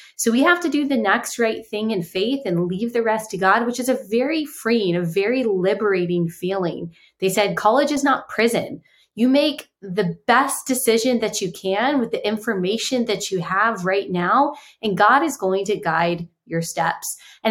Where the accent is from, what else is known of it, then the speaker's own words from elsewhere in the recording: Texas, United States; I grew up in Texas and I decided I wanted to go out of Texas, but I was nervous.